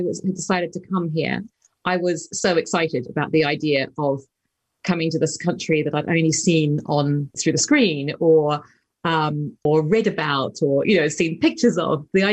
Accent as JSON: {"language": "English", "country": "New Zealand", "moved": "yes", "said": "When I came over from New Zealand as a violinist, I had absolutely no idea that I had any professional vocal potential."}